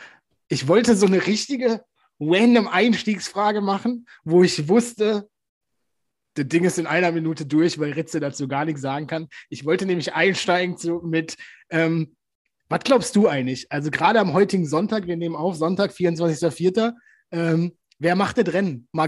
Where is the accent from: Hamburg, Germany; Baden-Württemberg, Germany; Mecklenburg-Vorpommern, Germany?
Baden-Württemberg, Germany; Also bis Frankreich ist von meiner Heimat ein halbes Stündchen.